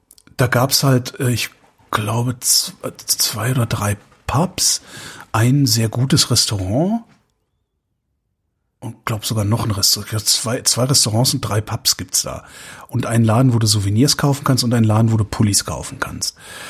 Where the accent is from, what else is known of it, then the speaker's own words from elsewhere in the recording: Cologne, North Rhine-Westphalia, Germany; now in Berlin, Germany; Weil es halt auch meine Heimatstadt ist. Aber dann denke ich halt auch wieder, naja, wenn ich schon in einer Großstadt wohne, dann kann ich auch in Berlin wohnen bleiben.